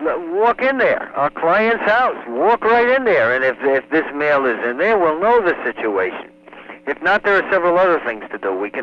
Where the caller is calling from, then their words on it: Queens, New York, United States; New York, Queens, New York.